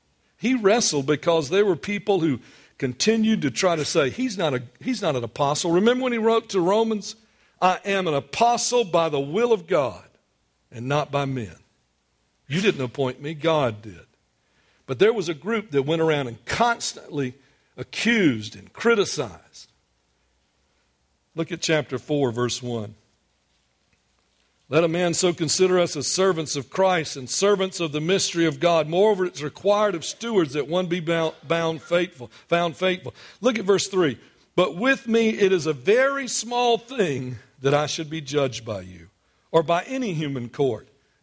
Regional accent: Greenwood, United States; I'm pastoring in my hometown. I mean, every church usually has the pastor from someplace else, and the people are from there. We've got it just the opposite. Most of our people are people who've moved into there. All the people are from someplace else. I'm from Greenwood.

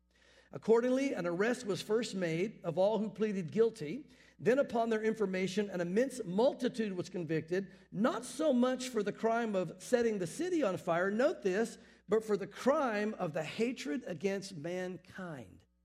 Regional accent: the South, United States; growing up in the South, I've seen rude and obnoxious.

